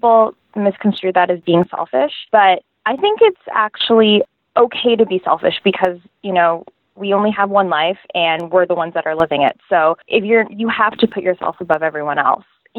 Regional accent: Mississauga, Ontario, Canada; So I have a really big Filipino family. But I grew up in Mississauga, Ontario, which is a city just outside of Toronto.

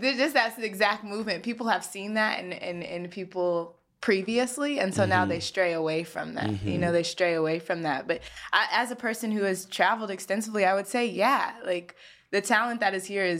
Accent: California, United States; no, I'm from the Bay Area. Outside of San Francisco, there's this city called Oakland and I live there.

